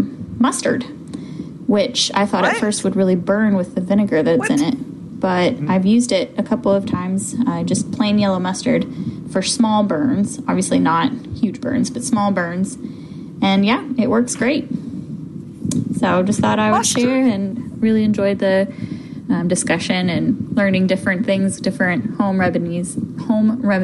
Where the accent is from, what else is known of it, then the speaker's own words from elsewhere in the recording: Kentucky, United States; or I should say my husband's family, and we're from Kentucky